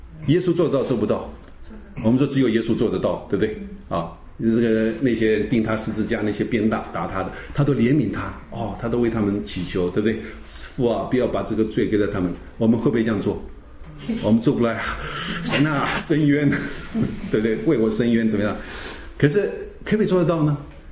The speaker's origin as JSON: {"language": "Chinese", "country": "China", "said": "我们中国人有没有讲到有福？我们中国人讲到有福是什么？"}